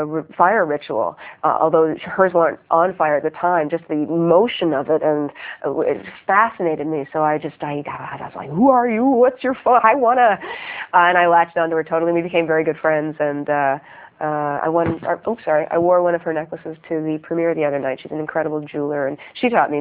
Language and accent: English; Canada; Well, as much as a Canadian can in an American suit.